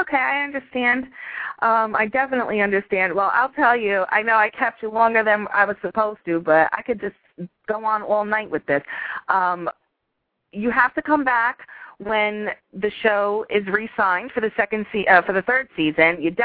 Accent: Yonkers, New York, United States; now in Buffalo, United States; I didn't think it was that different than growing up in Yonkers.

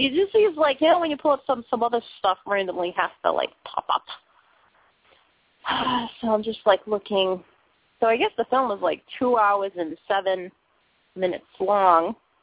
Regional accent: Boston, Massachusetts, United States; since I am from Boston, I kind of lived in the place where they filmed Good Will Hunting, and he played someone from South Boston, and I lived around that way

